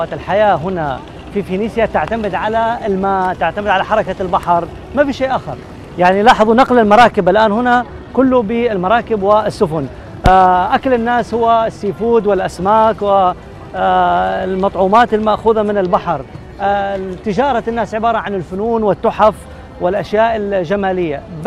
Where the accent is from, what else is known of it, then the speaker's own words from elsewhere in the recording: Saudi Arabia; يعني على مستوى المدن عندنا في السعودية حصلت هذه المشكلات